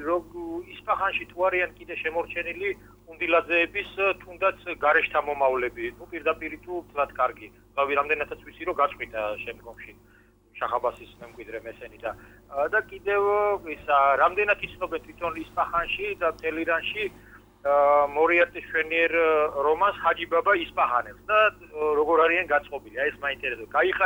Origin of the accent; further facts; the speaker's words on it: Martkopi, Kvemo Kartli, Georgia; მე წარმოშობით მარტყოფიდანა ვარ და მარტყოფში იყო იქ ჩამოსული